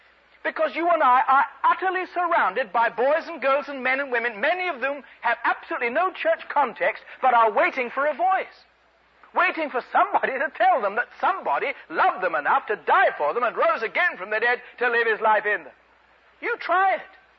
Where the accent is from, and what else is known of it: England, United Kingdom